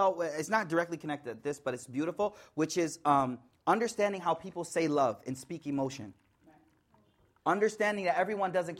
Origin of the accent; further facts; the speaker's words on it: United States; So for me as American, I think it was a little easier.